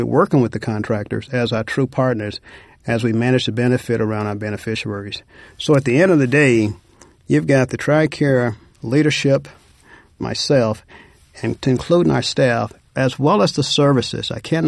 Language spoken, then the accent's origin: English; West Memphis, Arkansas, United States; Had an opportunity to work at a National Guard Armory in my hometown, West Memphis, Arkansas.